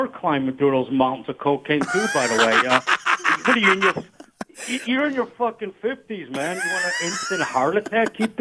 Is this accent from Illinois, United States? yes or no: yes; Chicago, Illinois, United States; accent: Chicago; How the fuck did he know I was from Chicago originally, too, by the way?